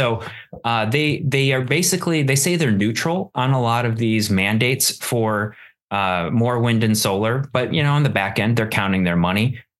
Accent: Wisconsin, United States; also born or lived in Minnesota; we're from Wisconsin and Minnesota. So anything below Mason-Dixon is the South to us.

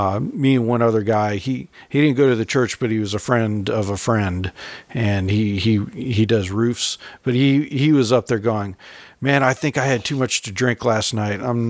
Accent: California, United States; being that I'm from California, most of the years prior to having children, we would fly to California for Christmas.

